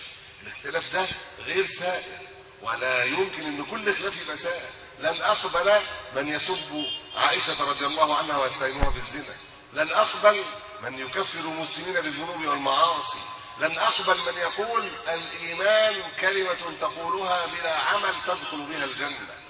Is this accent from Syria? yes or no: no; Egypt; احنا في مصر